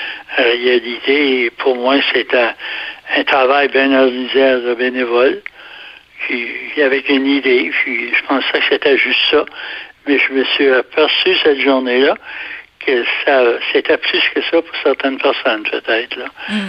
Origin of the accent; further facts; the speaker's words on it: Gaspé, Quebec, Canada; C'est que j'ai passé ma vie, disons, à Gaspé. Je suis né à Gaspé. Et j'ai toujours demeuré ici.